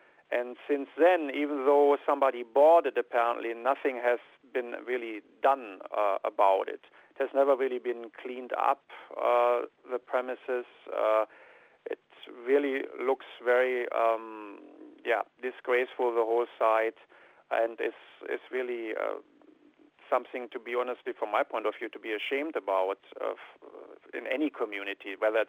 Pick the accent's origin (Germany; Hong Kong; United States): Germany; now in Aberdeen, United Kingdom; I'm in my sixth year now here in Aberdeen and in Woodside. I'm originally from Germany.